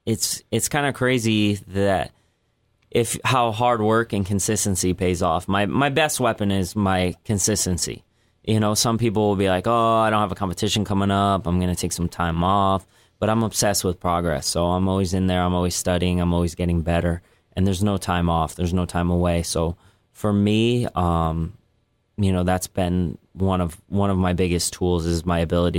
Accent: Bridgeport, Connecticut, United States; fight in Bridgeport. I want to fight in Webster Bank Arena. That's where I want to fight. That's my hometown.

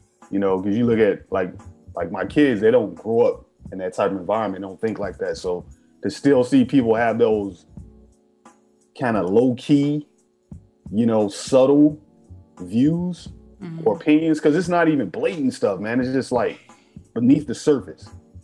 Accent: Chicago, Illinois, United States; being in Cali, like, growing up in Chicago, and then I live down south, where it's down south, but we know it's segregated, right?

